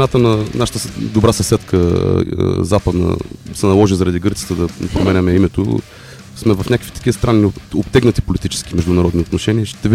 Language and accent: Bulgarian; Plovdiv, Plovdiv Province, Bulgaria; now in Sofia, Bulgaria; Аз съм от Пловдив, премествайки се в София преди около 17-18 години.